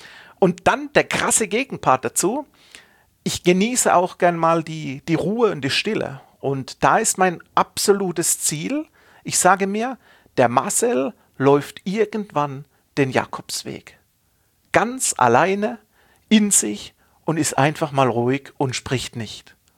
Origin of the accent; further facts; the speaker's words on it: Baden-Württemberg, Germany; accent: Kurpfälzisch; now in Stuttgart, Germany; man hört es teilweise durch meinen Slang, dass ich aus dem kurpfälzischen Bereich bin, aus der Region Karlsruhe, Mannheim, Heidelberg